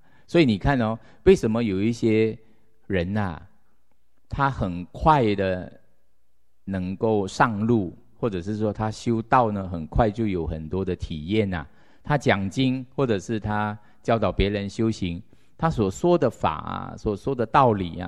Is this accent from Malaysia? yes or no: yes; Malaysia; 我家乡，其实我从我家乡呢，其实在马来西亚算是佛教的边地